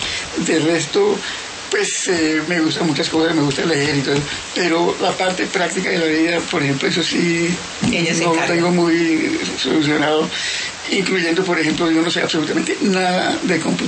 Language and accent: Spanish; Cali, Valle del Cauca, Colombia; born there; por eso yo nací en Cali. Pero yo nunca viví en Cali.